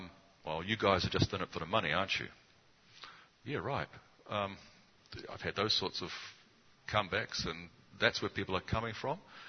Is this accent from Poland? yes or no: no; New Zealand; People ask me often why I came to Benevolence, especially when they know I came from New Zealand.